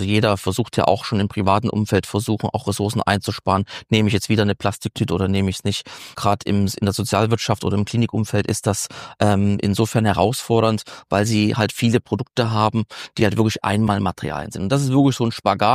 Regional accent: Saxony, Germany; Ich bin ja gebürtiger Sachse.

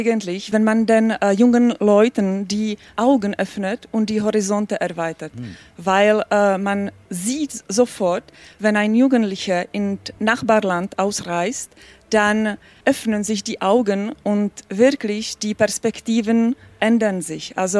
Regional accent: Czechia; German is a second language; aus Tschechien

